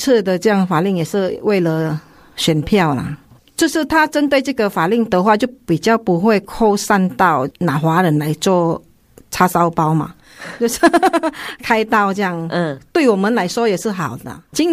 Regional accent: Indonesia; 我们印尼人都会这样。

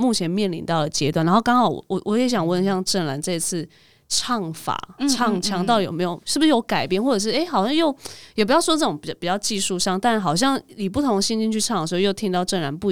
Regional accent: Tainan, Taiwan; 身为台南人就会想说，来先看一下咬字的部分。

